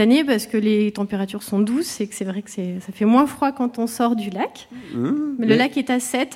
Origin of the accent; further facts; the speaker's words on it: Mours-Saint-Eusèbe, Auvergne-Rhône-Alpes, France; Oui, je viens de loin, mais je suis native de Mours-Saint-Eusèbe.